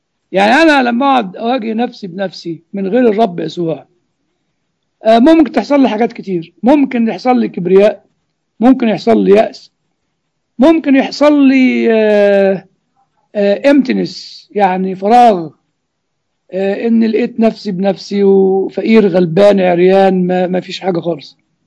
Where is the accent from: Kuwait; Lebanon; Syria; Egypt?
Egypt; Cairo, Cairo Governorate; كنت مولود وساكن في مصر القديمة